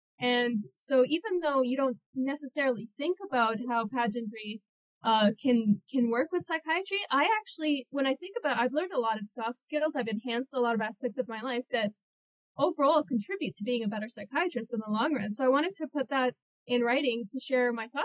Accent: New Westminster, British Columbia, Canada; my hometown had a beauty pageant, so it was the Miss New Westminster pageant.

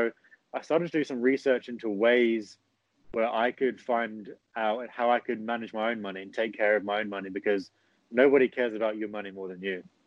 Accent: Dubai, United Arab Emirates; also born or lived in New Zealand; I am English Kiwi, and I was raised in Dubai, actually. And then I went to New Zealand to finish my schooling and go to university

